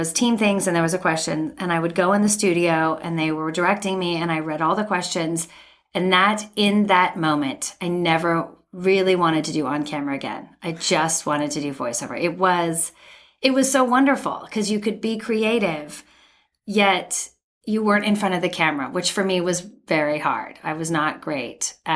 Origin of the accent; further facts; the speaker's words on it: California, United States; Yeah, all over Southern California.